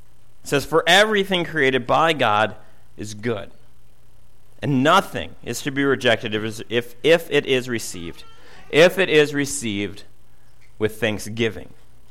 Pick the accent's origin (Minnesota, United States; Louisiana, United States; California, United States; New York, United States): Minnesota, United States; I'm Minnesotan, so I'll say no thank you for the cookies the first two times